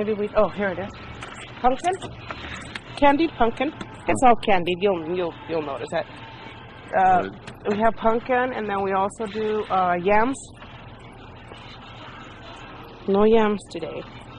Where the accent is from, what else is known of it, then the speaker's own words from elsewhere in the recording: New Mexico, United States; Because I come from New Mexico. I didn't grow up with a Mexican culture. So I had never seen such things.